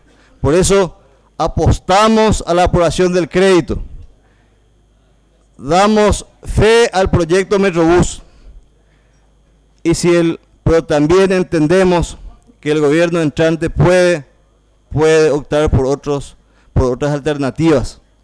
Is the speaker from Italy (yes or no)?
no; Paraguay; y si es el éxito, vamos a aplaudir como paraguayos.